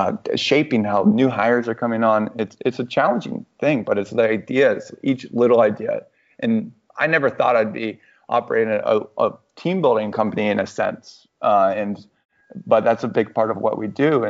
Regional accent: Orlando, Florida, United States; born there; also born or lived in New York / St. Louis / Chicago / Denver; I was born in Orlando, and but with this business, I was a very much a digital nomad for about 2-3 years

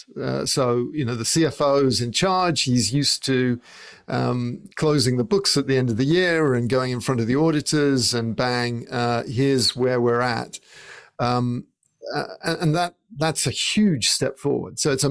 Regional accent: England, United Kingdom; because I grew up in England

